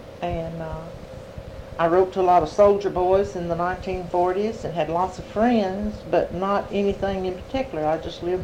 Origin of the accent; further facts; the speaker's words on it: Lafayette, Tennessee, United States; born there; I was born in Lafayette, Tennessee.